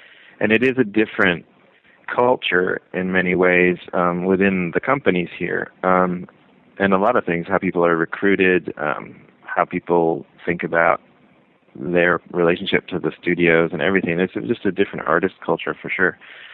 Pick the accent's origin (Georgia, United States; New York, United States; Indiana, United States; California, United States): California, United States; moved away as an adult; now in London, United Kingdom; I mean, I'm from California, and I've been doing this for, say, something like 22 or 23 years, and I've been in London for the last almost 8 of those years now